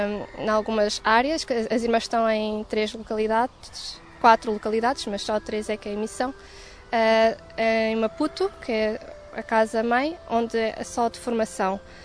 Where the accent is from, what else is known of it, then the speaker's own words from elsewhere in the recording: Lisbon, Portugal; tenho 19 anos, vivo em Lisboa, onde nasci